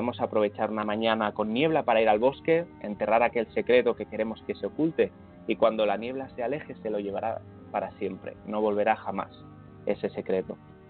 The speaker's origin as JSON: {"language": "Spanish", "region": "Balearic Islands", "country": "Spain", "said": "Yo es que soy de Menorca y allí el tema del agua es muy simbólico siempre"}